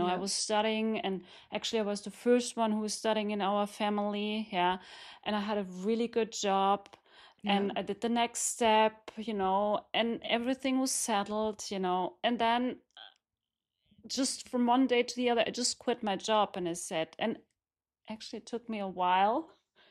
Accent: Germany; English is a second language; also born or lived in Istanbul, Turkey; grow up in Germany. I'm born in Istanbul, but grow up in Germany. And of course, my parents, like, the same, you know, they took the advantage to go to Germany and have a better life for their kids.

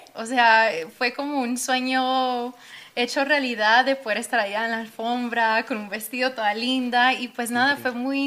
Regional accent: Houston, Texas, United States; siendo de Houston, lo que es el R&B, hip hop, claro. y también lo que es siendo colombiana

